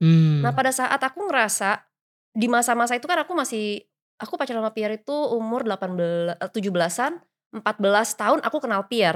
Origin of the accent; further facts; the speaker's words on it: Macau; Generasi keempat yang tinggal di Makau.